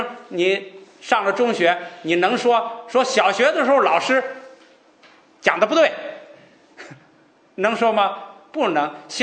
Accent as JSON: {"language": "Chinese", "country": "China", "said": "我们中国人的中观三论"}